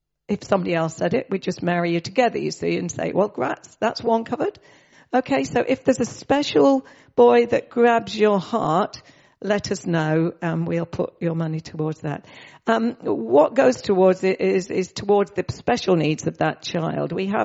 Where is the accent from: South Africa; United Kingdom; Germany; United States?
United Kingdom; England; If you imagine, we're English, we get loads of stuff in English